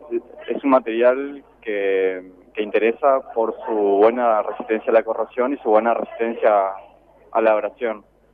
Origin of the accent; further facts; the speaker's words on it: Eldorado, Misiones, Argentina; Sí, soy de El Dorado, del interior.